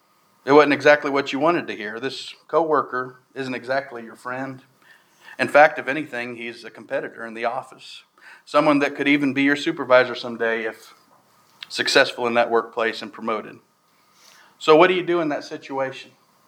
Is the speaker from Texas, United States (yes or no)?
yes; Copeland, Texas, United States; which is slightly bigger than my hometown of Copeland. Copeland's about 2 square miles.